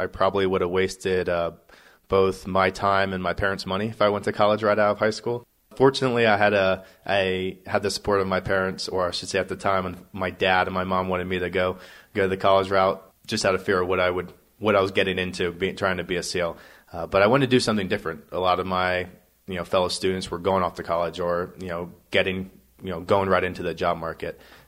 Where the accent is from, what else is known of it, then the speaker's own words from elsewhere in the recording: Pennsylvania, United States; Grew up in the farmlands of Pennsylvania.